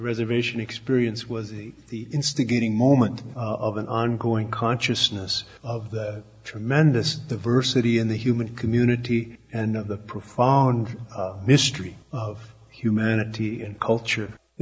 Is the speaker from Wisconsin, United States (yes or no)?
yes; Superior, Wisconsin, United States; also born or lived in South Dakota; I grew up in Superior, and there's not the biggest cultural difference up there is between Norwegians and Swedes. When I got to South Dakota, it was a little different.